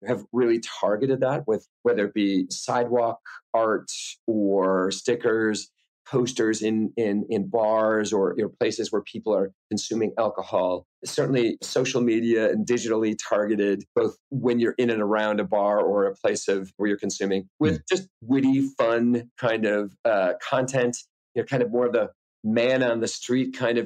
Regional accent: Wisconsin, United States; I'm originally from Wisconsin.

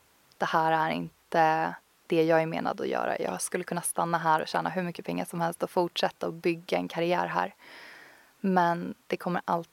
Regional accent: Stockholm, Stockholm County, Sweden; also born or lived in Copenhagen; jag bodde själv i Köpenhamn också så var det nästan bara jobbet. Mina vänner och familj var kvar hemma i Stockholm.

